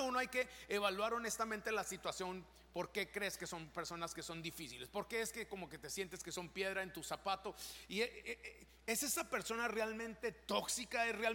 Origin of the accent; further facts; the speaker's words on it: Mexico; Y créame, soy mexicano, entonces yo puedo ser malditón.